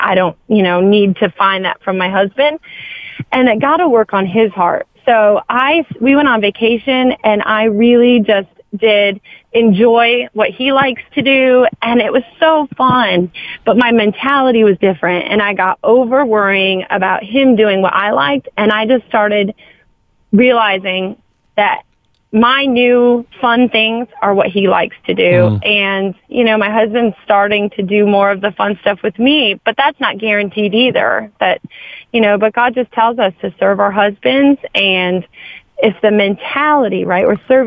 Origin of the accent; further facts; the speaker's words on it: Michigan, United States; now in Florida, United States; I am, which is funny because I'm originally from Michigan, so I feel her pain.